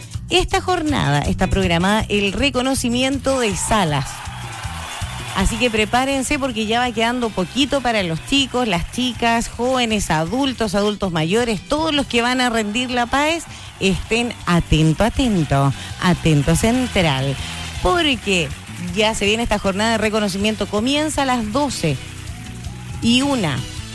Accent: Chile; como buen chileno yo sé que muchos aún no lo han descargado

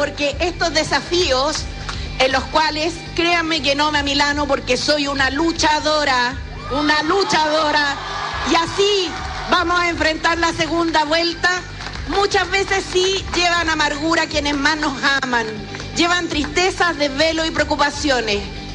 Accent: Chile; Así somos los chilenos.

